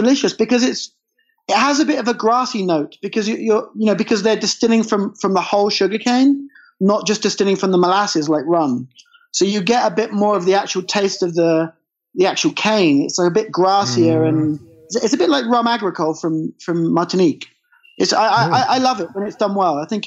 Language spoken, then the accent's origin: English; United Kingdom; I'm British, like yourself, obviously.